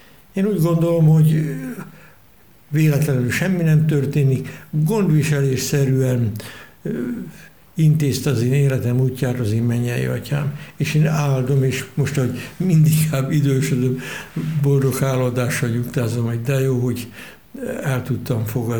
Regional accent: Pilismarót, Pest, Hungary; apám is, mi is, Pilismarótról, Dunakanyarból származunk, évszázadokon át ott élt a család.

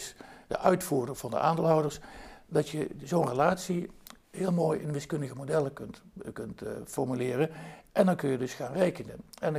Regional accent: Eindhoven, North Brabant, Netherlands; Kijk, ik kom uit Eindhoven.

